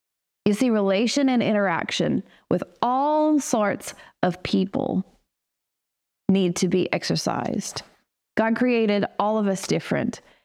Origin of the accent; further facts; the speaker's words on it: Eunice, Louisiana, United States; she was talking about where we're from. And I'm from Eunice. And come to find out, he is from Eunice also.